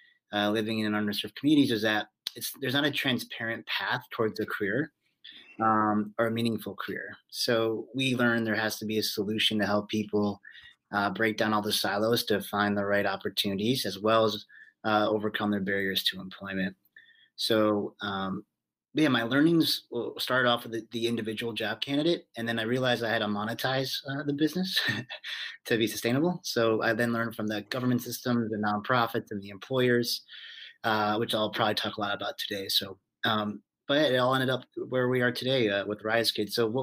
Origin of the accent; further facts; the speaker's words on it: Chicago, Illinois, United States; from the Chicagoland area. And I live in Chicago.